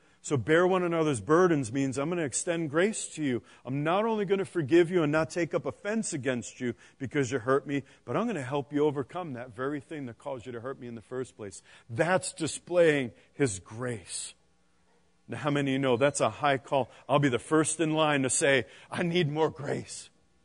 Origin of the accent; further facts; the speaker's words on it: New York, United States; And I'm from New York, so that's just what it's like in there.